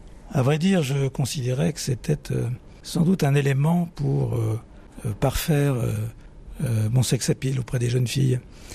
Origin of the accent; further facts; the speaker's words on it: Corsica, France; quand on est Corse, réussir des élections, c'est le minimum syndical.